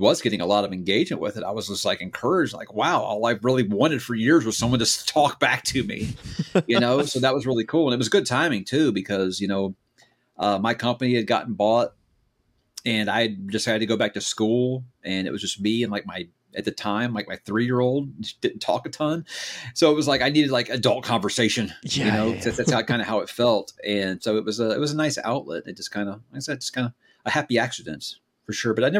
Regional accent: Atlanta, Georgia, United States; I grew up in Atlanta, so I hate New Orleans.

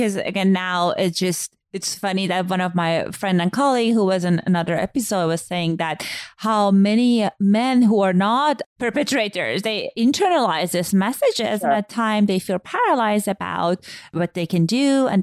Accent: Iran; Growing up in Iran

